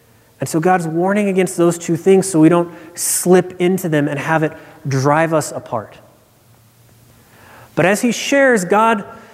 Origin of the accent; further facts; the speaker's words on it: Nebraska, United States; Now, as many of you know, I'm from Nebraska